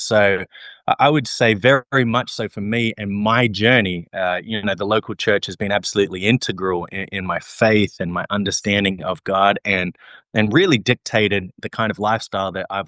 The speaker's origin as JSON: {"language": "English", "country": "Australia", "lives_now": "United States", "said": "as an Australian speaking to a bunch of South Africans"}